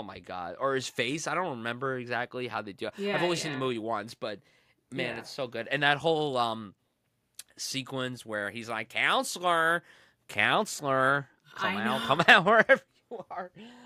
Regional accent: United States; now in New Jersey, United States; I live in New Jersey. I grew up right outside New York, and I go to New York all the time.

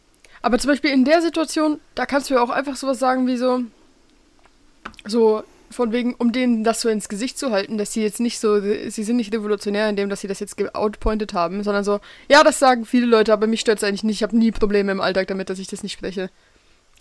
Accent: Switzerland; Finn und ich sprechen auch miteinander Hochdeutsch, weil wir beide Deutsche sind, aber wir sind beide Schweizer. Also, wir sprechen beide zu Hause Hochdeutsch

